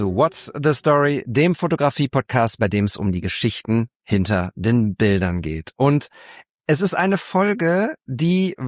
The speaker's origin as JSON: {"language": "German", "town": "Bochum", "region": "North Rhine-Westphalia", "country": "Germany", "said": "das sage ich als Bochumer mit höchstem Respekt"}